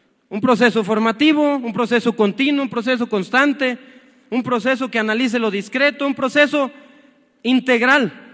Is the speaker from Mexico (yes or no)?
yes; Mexico; transformar la verdadera educación que necesitamos como mexicanos, como sociedad